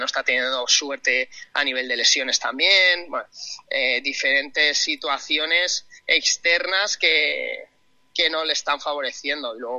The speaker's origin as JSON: {"language": "Spanish", "region": "Valencian Community", "country": "Spain", "said": "Y también pues un entrenador que para nosotros, y más siendo valencianos, ¿no?"}